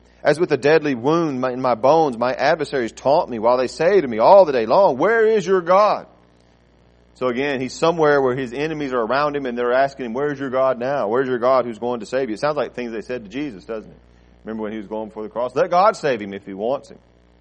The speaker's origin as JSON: {"language": "English", "country": "United States", "tie": "born or raised there", "said": "You know, it's one of those things, growing up in America, there's water everywhere."}